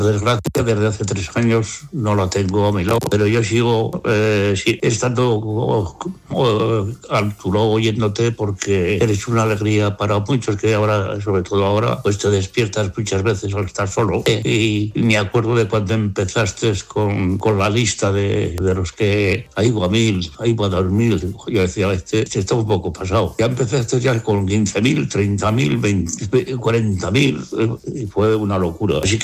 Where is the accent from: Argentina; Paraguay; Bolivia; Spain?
Spain; Logroño, La Rioja; Yo soy de Logroño.